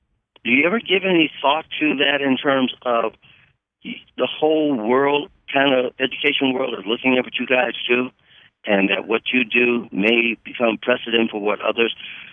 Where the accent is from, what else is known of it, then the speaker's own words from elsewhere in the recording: Detroit, Michigan, United States; Like I said, I'm from Detroit, and I grew up during the time when the automobile unions were going through a lot of what we were going through in education